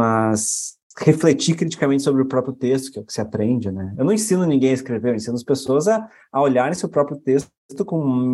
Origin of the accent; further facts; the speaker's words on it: Brazil; Primeiro lugar, porque a gente é brasileiro, né?